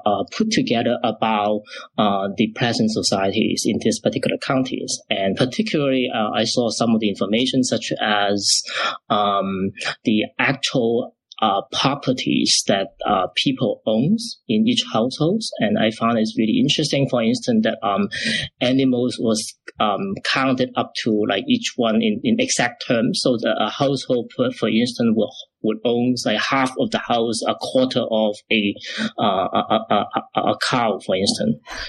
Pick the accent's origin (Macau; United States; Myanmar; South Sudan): Macau; English is a second language; moved away; And I was originally from Macau.